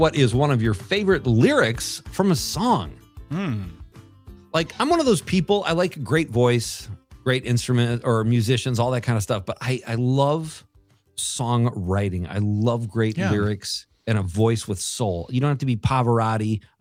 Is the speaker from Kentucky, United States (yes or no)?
no; Marinette, Wisconsin, United States; Well, as many of you know, I am from Christmas City, USA. I live in Marinette, Wisconsin.